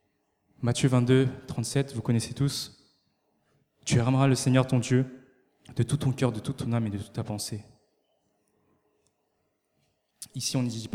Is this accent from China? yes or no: yes; China; French is a second language; Excusez-moi, je suis chinois, je ne peux pas bien parler français.